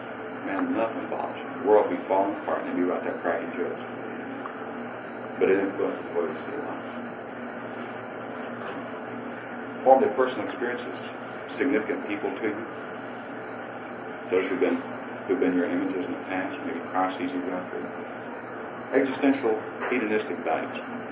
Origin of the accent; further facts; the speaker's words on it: Tennessee, United States; Because of where I grew up in East Tennessee.